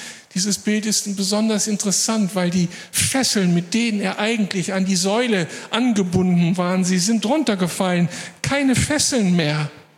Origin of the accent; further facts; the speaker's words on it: Moers, North Rhine-Westphalia, Germany; aus meiner Heimatstadt Moers kommt.